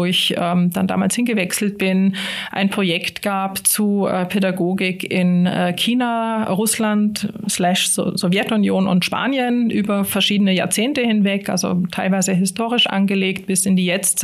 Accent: Cologne, North Rhine-Westphalia, Germany; aufgewachsen bin ich in Köln. Tatsächlich aber, bis ich eingeschult worden bin, war ich sehr, sehr oft auch in Wien. Meine Mutter kommt aus Wien, mein Vater aus Deutschland.

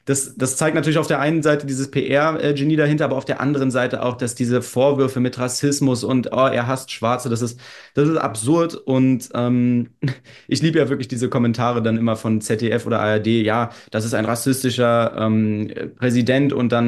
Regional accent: Germany; Weil wenn wir erzählt haben, ja, wir sind aus Deutschland, dann kam sowas wie, boah, bei euch funktioniert alles

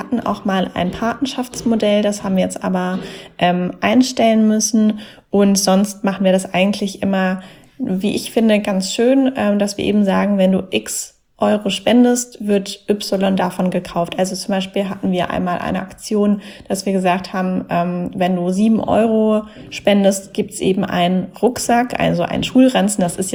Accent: Mannheim, Baden-Württemberg, Germany; Und dann hatten wir auch noch ein Kinderheim in Mannheim. Das ist ja meine Heimatstadt

